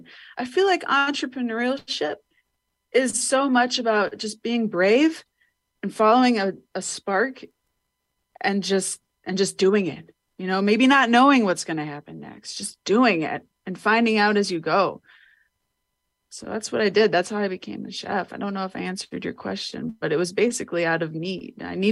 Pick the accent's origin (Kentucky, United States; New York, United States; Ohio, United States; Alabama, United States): Ohio, United States; Well, I'm from Ohio, like we were talking about before the story, before the podcast. I'm from Ohio, and there's a big art community in Ohio.